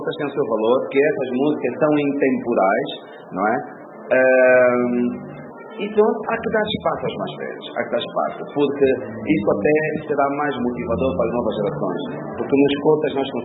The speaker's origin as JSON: {"language": "Portuguese", "country": "Angola", "said": "Eu digo, como angolano, é um prazer enorme para mim cantar em outros pontos do mundo"}